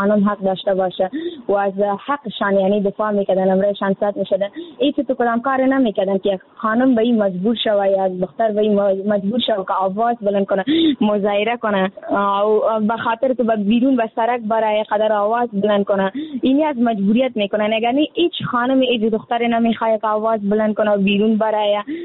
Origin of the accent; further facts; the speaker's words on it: Afghanistan; یعنی در جامعه همه ما افغان هستیم